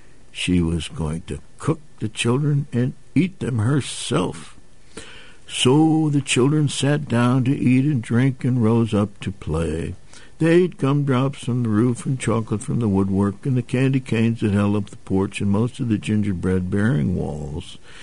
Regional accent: St. Louis, Missouri, United States; born there; Originally? I was born in St. Louis at the old Lutheran Hospital on Jefferson, Miami.

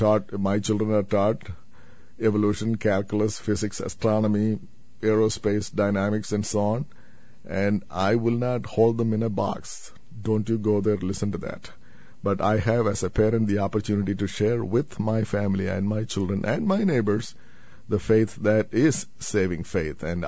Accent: India; And you already heard that I am coming from India.

